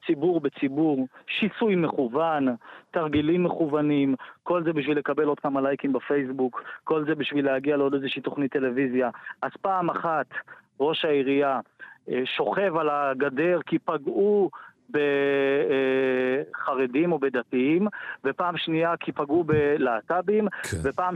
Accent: Ramat Gan, Tel Aviv District, Israel; אני גדלתי בעיר הזו, כל חיי אני גר בה וגדלתי בעיר הזאת

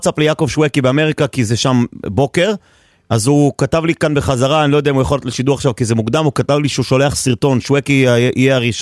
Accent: Jerusalem, Jerusalem District, Israel; born or raised there

